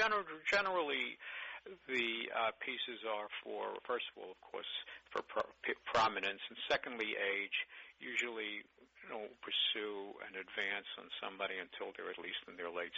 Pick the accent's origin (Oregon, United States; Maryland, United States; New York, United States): New York, United States; Brooklyn; I grew up in Brooklyn, was an inveterate Dodger fan.